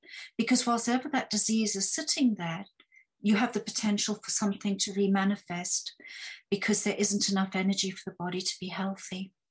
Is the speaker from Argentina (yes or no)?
no; Zimbabwe; now in United Kingdom; Well, very briefly, I grew up in Zimbabwe and came to the UK.